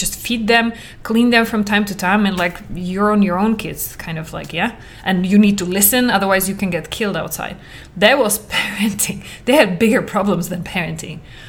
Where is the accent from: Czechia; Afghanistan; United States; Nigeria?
Czechia; English is a second language; I come from Czech Republic. It was even Czechoslovakia when I was little.